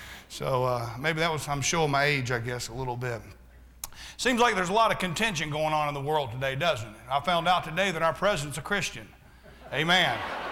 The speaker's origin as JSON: {"language": "English", "region": "Florida", "country": "United States", "tie": "born or raised there", "said": "I grew up in Florida, and in Florida, the deer down here, they're kind of like big dogs"}